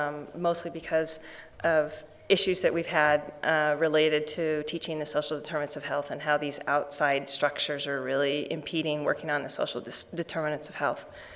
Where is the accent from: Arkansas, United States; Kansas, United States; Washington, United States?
Washington, United States; Seattle; I'm from Seattle, Washington